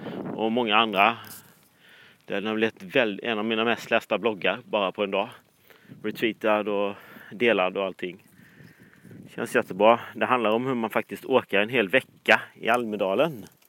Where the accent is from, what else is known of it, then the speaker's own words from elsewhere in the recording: Sweden; Men jag är ju svensk så jag gör inte det.